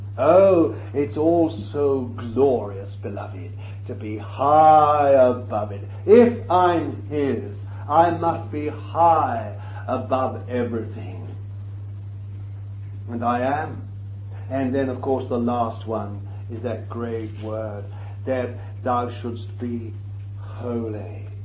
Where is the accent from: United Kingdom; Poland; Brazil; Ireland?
United Kingdom; England; and I'm not an Englishman anymore. I ceased to be an Englishman when I was born again.